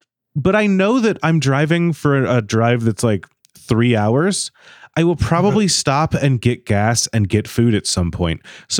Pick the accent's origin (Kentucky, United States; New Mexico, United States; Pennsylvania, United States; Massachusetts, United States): Kentucky, United States; multiple times a year I make a drive to my hometown in Kentucky.